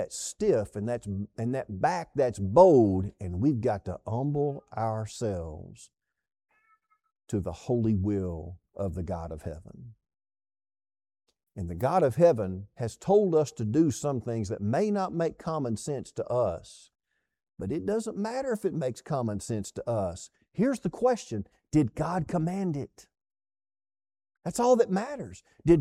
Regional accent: Texas, United States; Now, I'm a Texan, okay?

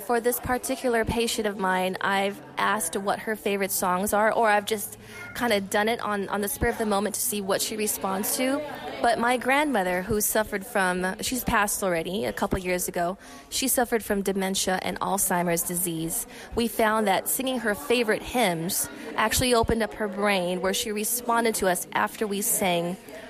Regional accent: Las Vegas, Nevada, United States; born there; I think my mom gave it to me because I was born in Vegas.

